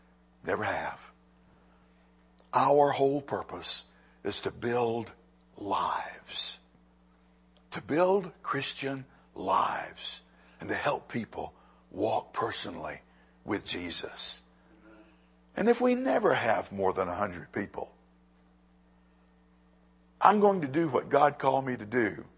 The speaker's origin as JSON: {"language": "English", "town": "Lynchburg", "region": "Virginia", "country": "United States", "tie": "born or raised there", "said": "Just a side note, I'm born and raised in Lynchburg, Virginia. This is all I know."}